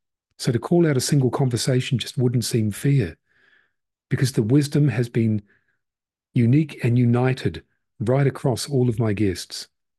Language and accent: English; Paraparaumu, Wellington, New Zealand; When I was 7 years old, I won a raffle in my hometown of Parapararuma in Aotearoa, New Zealand, where I grew up.